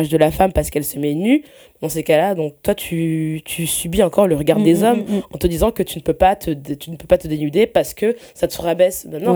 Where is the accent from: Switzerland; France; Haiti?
France; Paris, Île-de-France; j'ai grandi à Paris avant de vivre en banlieue.